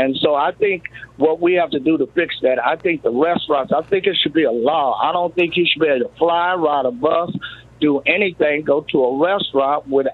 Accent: United States; And us as American people have to figure out.

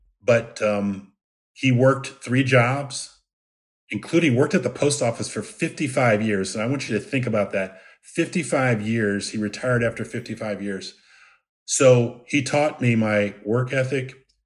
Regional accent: Washington, District of Columbia, United States; So I grew up in the Washington, D.C. area.

